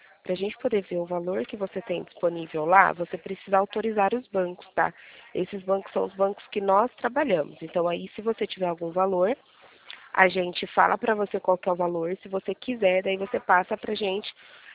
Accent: Limeira, São Paulo, Brazil; eu sou aqui de Limeira, do estado de São Paulo

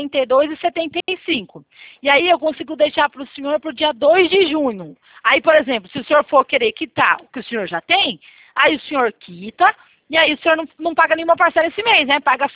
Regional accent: Itatiba, São Paulo, Brazil; Eu sou aqui de Itatiba, interior de São Paulo.

